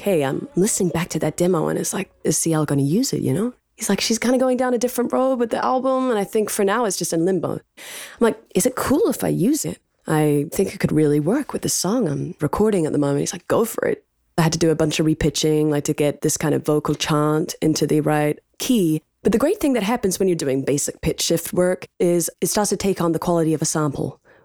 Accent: New Zealand; now in United States

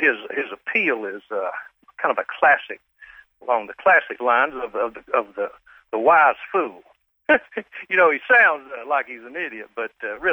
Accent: Dunwoody, Georgia, United States; Well, I grew up in Dunwoody, Georgia, the son of a dentist.

